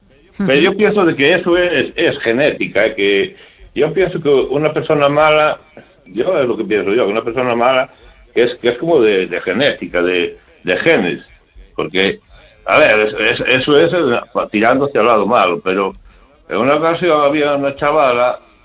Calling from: Narón, Galicia, Spain; de Narón.

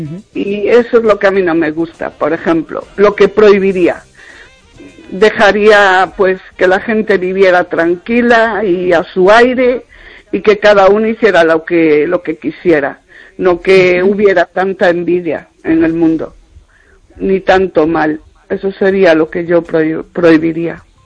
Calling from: Vigo, Galicia, Spain

